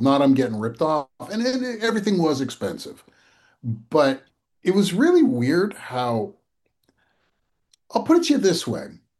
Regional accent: Canada; I do think as Canadian fans, we need more chants.

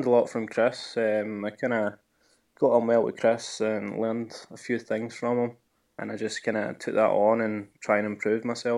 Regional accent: Glasgow, Scotland, United Kingdom; You know, I'm from Glasgow. I work here. You know, my family's here

